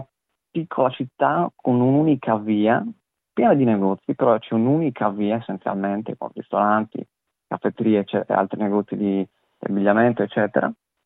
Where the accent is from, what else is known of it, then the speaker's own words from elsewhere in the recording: Sardinia, Italy; questo un po' mi ha ricordato, della verità, il mio paese in Sardegna